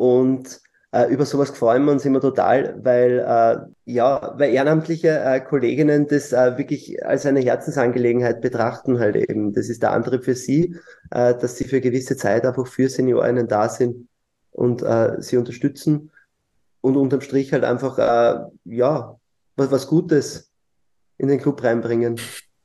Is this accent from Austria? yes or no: yes; Lower Austria, Austria; Ich bin Niederösterreicher